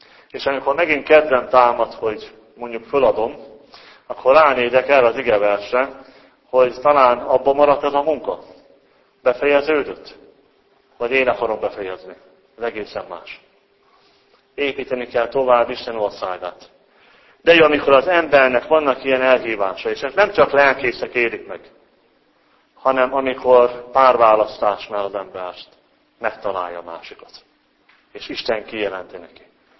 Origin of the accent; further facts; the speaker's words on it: Hajdú-Bihar, Hungary; Hát hazatérek a hajdaságiakhoz, olyanok, mint én vagyok, gyerekként közöttük nevelkedtem, ismertem is, hogy valamennyire a kabaiakat, szoboszlóiakat